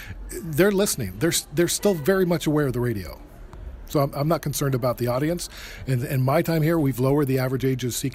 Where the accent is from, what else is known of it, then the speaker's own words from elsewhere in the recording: United States; now in Canada; I'm from the States, but I live in Canada.